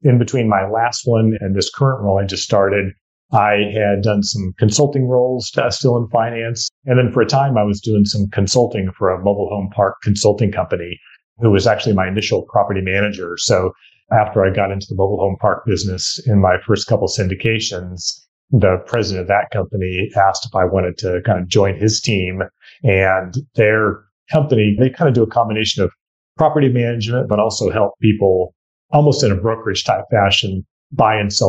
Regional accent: San Jose, California, United States; I was born and raised in San Jose, went to San Jose State University, got a degree in finance there.

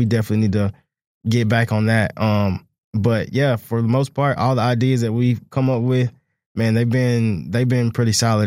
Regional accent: Macon, Georgia, United States; growing up in Macon, I got, you know, versatile growing up in the country.

